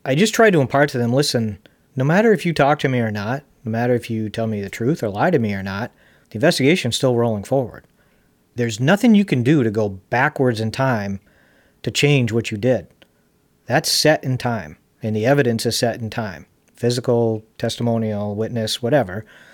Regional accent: Charlotte, North Carolina, United States; one of the fondest memories I have of us growing up in Charlotte and going to CCS

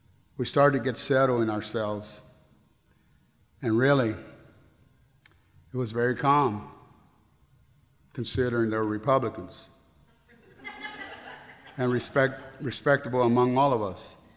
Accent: Texas, United States; As a young Mexican Latino kid growing up in South Texas in the 40s and 50s, with four other siblings and me being the oldest, life in our strong barrio culture was a life of gangster survival.

